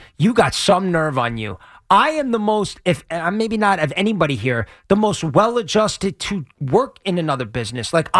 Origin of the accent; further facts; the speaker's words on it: United States; And I have that right as an American.